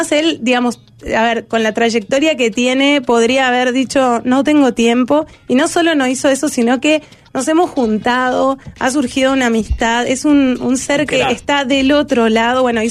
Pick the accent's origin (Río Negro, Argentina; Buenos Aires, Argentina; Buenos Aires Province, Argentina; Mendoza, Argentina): Mendoza, Argentina; now in Uruguay; Yo soy de Argentina, de Mendoza. y vine acá a Uruguay hace 17 años.